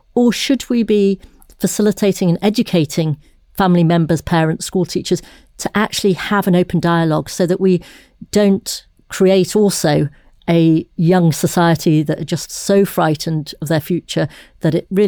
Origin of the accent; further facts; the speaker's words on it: Leeds, Yorkshire and the Humber, United Kingdom; I grew up in Leeds, so very close to my heart.